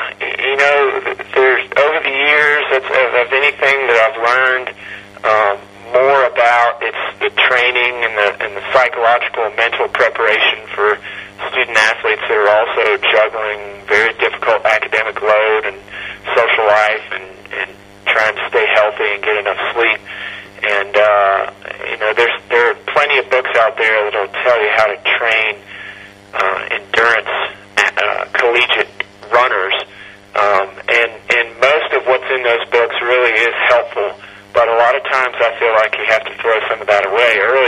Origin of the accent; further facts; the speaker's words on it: Texas, United States; And I grew up in Texas partly